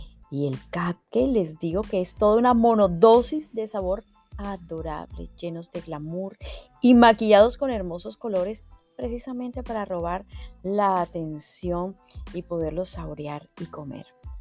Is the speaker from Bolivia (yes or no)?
no; Colombia; Por lo menos en mi país, Colombia, en Medellín es el único lugar que le dicen pirotines.